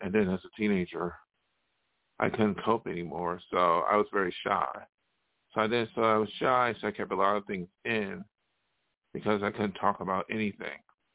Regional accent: Buffalo, New York, United States; And I went back and forth to my hometown in upstate New York, Buffalo, and I was in New York City.

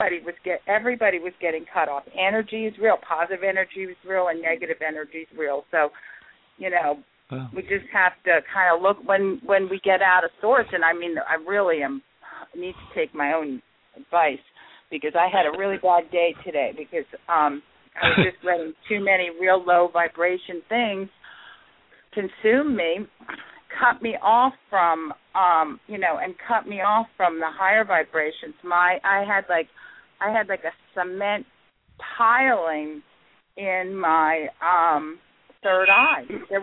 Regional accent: New Jersey, United States; I'm from New Jersey and the Jersey Shore

